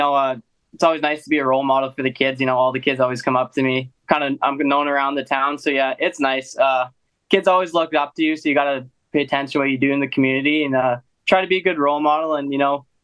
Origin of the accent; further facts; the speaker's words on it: Yorkton, Saskatchewan, Canada; Like, I donated back to my hometown community and, you know, always growing up, kind of playing around Yorkton